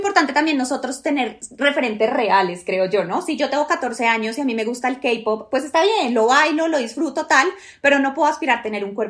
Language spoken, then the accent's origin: Spanish; Colombia; soy de Colombia y estoy estudiando coreano.